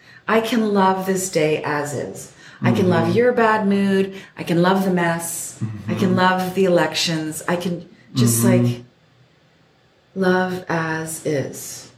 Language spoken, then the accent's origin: English; Vancouver, British Columbia, Canada; you know, I'm from Vancouver